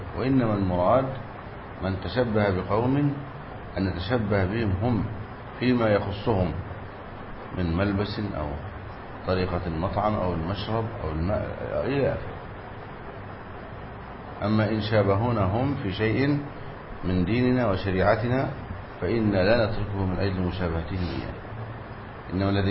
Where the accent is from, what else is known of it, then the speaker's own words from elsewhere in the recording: Egypt; يعني عندنا في مصر يقولوا على الحديد أو باع الحديد